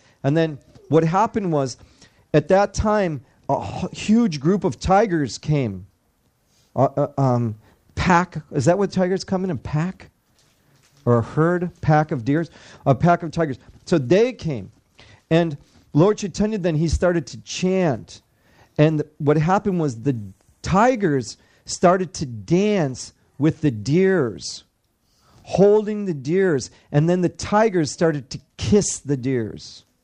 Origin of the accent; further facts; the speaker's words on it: Dallas, Texas, United States; I'm from Dallas, and then plus we had just had the time change.